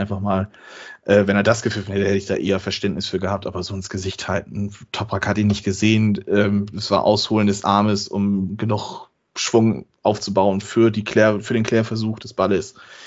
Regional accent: Bremen, Germany; das sage ich jetzt als Bremer

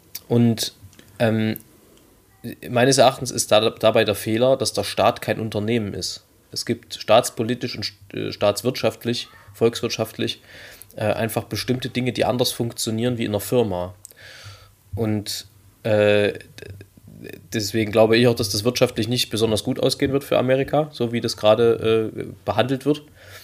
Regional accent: Germany; born there; Das ist ein Privileg, dass ich in Deutschland geboren bin, dafür kann ich nichts.

